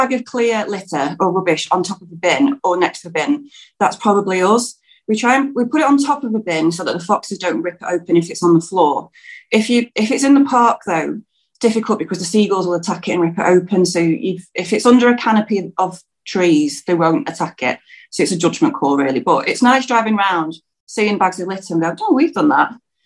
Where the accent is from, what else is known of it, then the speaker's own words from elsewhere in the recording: Blackpool, North West England, United Kingdom; I'm not from here. I'm from Blackpool.